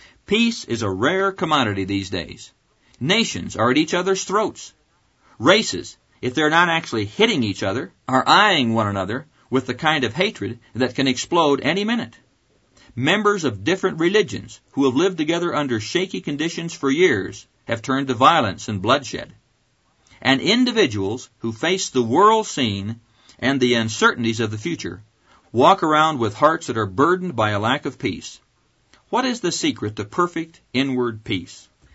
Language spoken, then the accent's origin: English; Neola, Iowa, United States; A friend was calling from my hometown of Neola, Iowa.